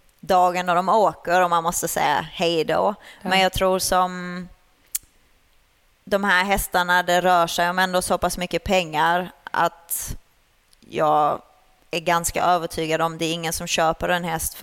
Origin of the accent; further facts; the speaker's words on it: Sweden; moved away as an adult; now in abroad; jag red ju pony junior hemma i Sverige. Sen flyttade jag utomlands när jag var 19.